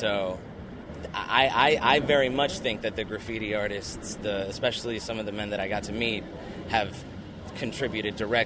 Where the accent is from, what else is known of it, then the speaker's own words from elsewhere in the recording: Miami, Florida, United States; So growing up in Miami, I had a very close friend of mine who was into writing